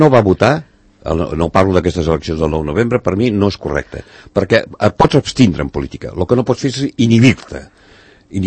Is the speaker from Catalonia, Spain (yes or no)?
yes; Catalonia, Spain; per poder exercir els meus drets com a català.